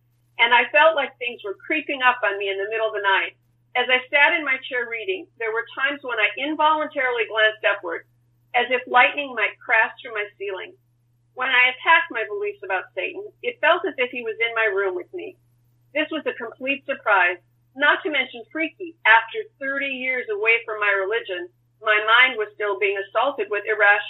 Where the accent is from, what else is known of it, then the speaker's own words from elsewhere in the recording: Bismarck, North Dakota, United States; growing up in Bismarck in the 50s and 60s, I don't think I'd ever heard the word atheist.